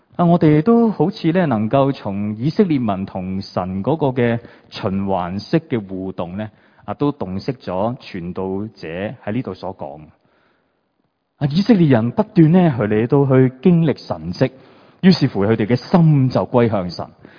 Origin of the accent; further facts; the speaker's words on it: China; 就好似呢我哋中国人呢成日都会讲到啊咩分久必合啊